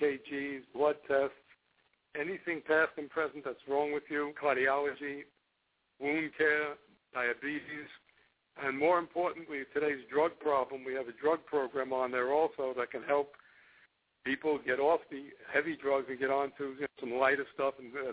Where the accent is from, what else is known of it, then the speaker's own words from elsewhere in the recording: Miami, Florida, United States; I'm from Miami, Florida, and my company is called Safeguard MediSystem, the key to life.